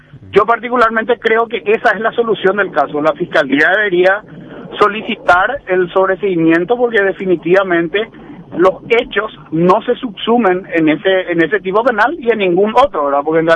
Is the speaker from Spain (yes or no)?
no; Paraguay; Nosotros, por ejemplo, como paraguayos